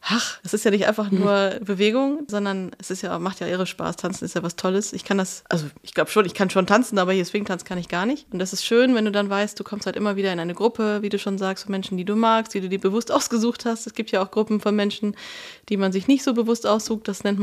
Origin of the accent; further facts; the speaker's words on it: North Rhine-Westphalia, Germany; Bin ja im Ruhrgebiet aufgewachsen. Ich will immer sagen, ich bin im Ruhrgebiet groß geworden